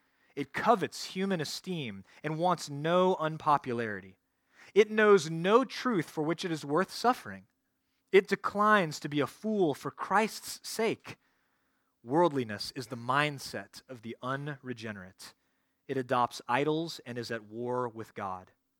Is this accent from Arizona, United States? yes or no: no; Dallas, Texas, United States; Friends, I grew up in the North Dallas area, as some of you know.